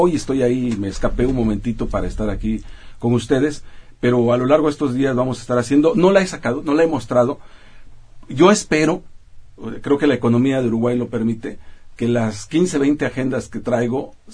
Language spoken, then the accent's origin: Spanish; Mexico; Y lo digo como mexicano